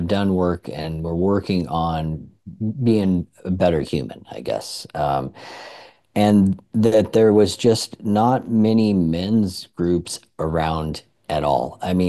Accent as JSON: {"language": "English", "town": "Lake Chelan", "region": "Washington", "country": "United States", "tie": "born or raised there", "said": "So I grew up in Washington State here, on the other side of the mountains over in Lake Chelan. And so a small town."}